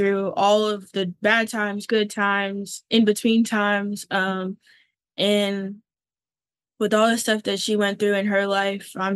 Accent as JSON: {"language": "English", "region": "Arizona", "country": "United States", "said": "I'm actually from Arizona, but I met Quay in Connecticut."}